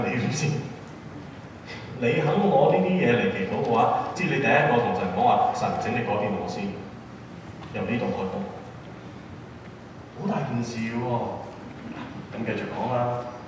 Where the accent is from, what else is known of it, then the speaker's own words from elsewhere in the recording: Hong Kong; 我哋香港人講出嚟，因為咧，好似講呢句説話咧，就係萬能噶喎